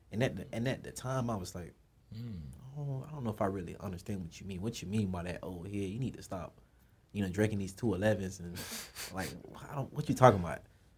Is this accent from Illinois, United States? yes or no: no; Florida, United States; It's too many. I come from Florida. They be fraud, man.